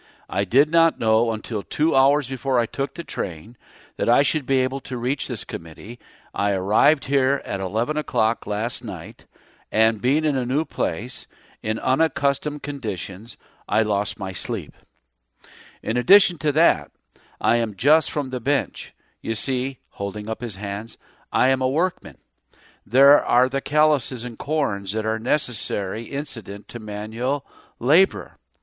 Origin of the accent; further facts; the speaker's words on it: England, United Kingdom; now in United States; being a Social Democrat, being an Englishman, and associated intimately with the reform movement of that country, and being here in the United States for 23 years, an active labor reformer